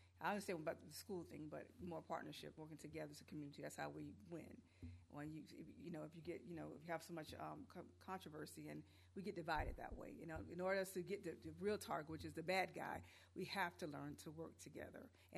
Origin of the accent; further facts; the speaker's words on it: Jacksonville, Florida, United States; I'm not so sure you're originally from Jacksonville, but I've been born and raised in Jacksonville.